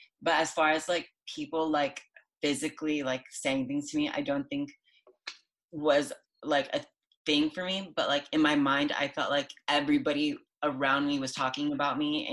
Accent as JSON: {"language": "English", "town": "Pacoima", "region": "California", "country": "United States", "tie": "born or raised there", "said": "I grew up in the Valley, very poor, you know, like I grew up in Pacoima, North Hills, like that area, it's very bad."}